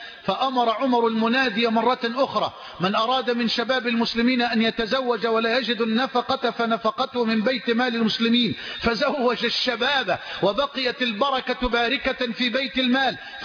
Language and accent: Arabic; Egypt; واجعل بلدنا مصر واحة للأمن والأمان.